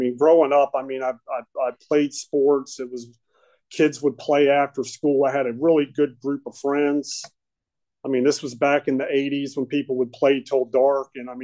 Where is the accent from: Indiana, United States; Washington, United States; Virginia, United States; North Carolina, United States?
Virginia, United States; Charlottesville; And, you know, I grew up in Charlottesville, you know, blue collar dad.